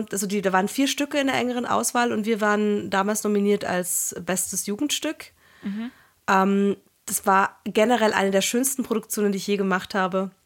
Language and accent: German; Salzburg, Austria; Und ich bin ja in Salzburg aufgewachsen.